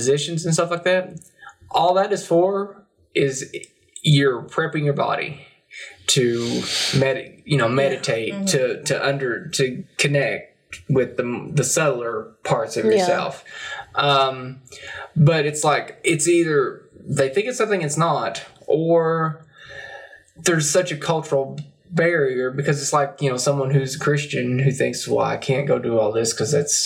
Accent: Salyersville, Kentucky, United States; now in West Liberty, United States; I'm transplant. I'm from Sayersville, though.

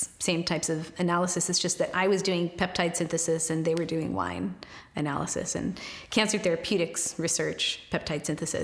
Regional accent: Pittsburg, California, United States; No, I grew up in Pittsburgh, California.

